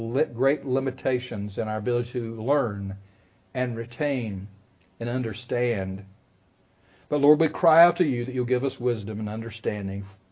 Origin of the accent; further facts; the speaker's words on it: United States; it's because, not because I'm from Franklin County." Locals, you'll know what I mean by that, the moonshine capital of the world.